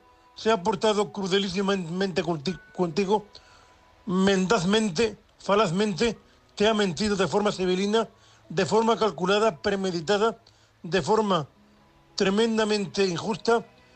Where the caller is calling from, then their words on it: Murcia, Region of Murcia, Spain; de Murcia, vuestro amigo cuponero invidente.